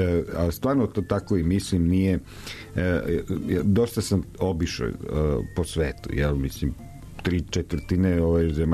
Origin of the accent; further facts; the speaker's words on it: Serbia; born there; to što sam rođen u Srbiji, što živim u Srbiji.